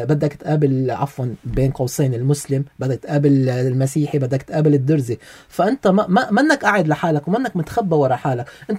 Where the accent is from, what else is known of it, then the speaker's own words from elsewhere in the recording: Lebanon; أنا اليوم لبناني.